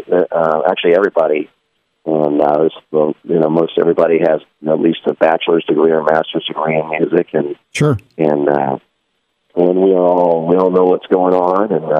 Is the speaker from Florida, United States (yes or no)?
yes; Orlando, Florida, United States; now in New Orleans, United States; I hail from Orlando, Florida, but I moved to New Orleans in 1992.